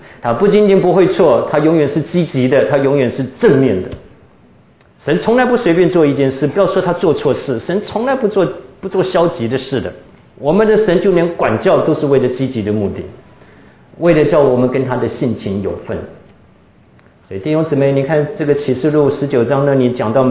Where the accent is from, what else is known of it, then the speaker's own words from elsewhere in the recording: Tainan, Taiwan; moved away as an adult; now in United States; 就在我的老家台南服过役的，他一听我是台南人就跟我聊起天来了